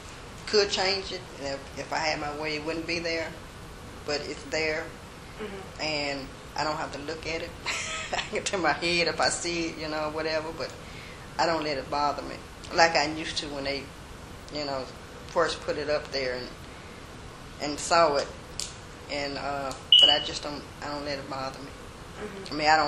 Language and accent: English; Louisiana, United States; growing up in Louisiana, I don't remember encountering as much as when I came to Mississippi.